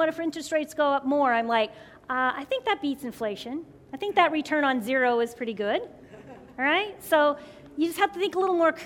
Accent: Washington, United States; He was from Wisconsin, I was from Washington State.

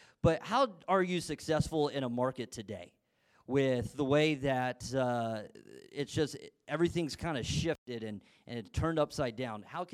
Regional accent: Texas, United States; also born or lived in Columbus, Ohio; So I was born in Columbus, Ohio. My dad was a pastor. And when I was six, we moved down to Texas.

